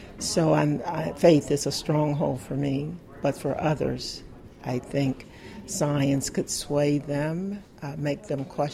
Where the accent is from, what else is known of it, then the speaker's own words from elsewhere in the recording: Laurel, Mississippi, United States; Even my science education in public school was subpar because I grew up in Laurel, Mississippi